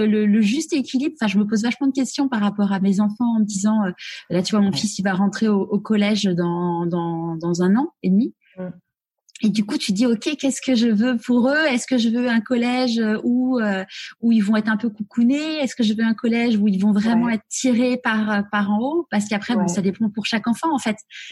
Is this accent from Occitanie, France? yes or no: no; Neuilly-sur-Seine, Île-de-France, France; j'ai grandi dans à Neuilly-sur-Seine. Donc, moi, justement, j'ai grandi dans ce côté-là élitiste et tout.